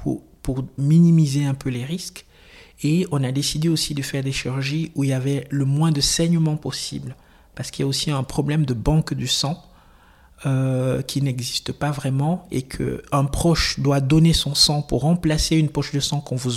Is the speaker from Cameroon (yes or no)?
yes; Cameroon; Je suis originaire du Cameroun.